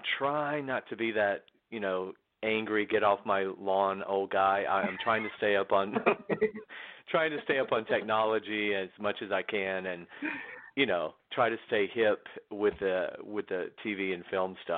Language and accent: English; Athens, Georgia, United States; I'm a Southern. I grew up in Athens, Georgia. I grew up 60 miles north of Atlanta.